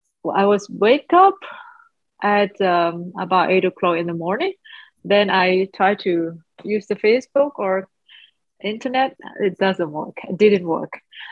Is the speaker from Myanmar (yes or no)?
yes; Myanmar; English is a second language; I'm from Myanmar. I'm 33 years old.